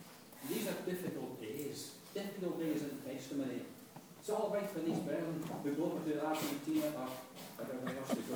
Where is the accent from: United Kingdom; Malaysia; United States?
United Kingdom; Port Glasgow, Scotland; See, I was brought up in Fort Glasgow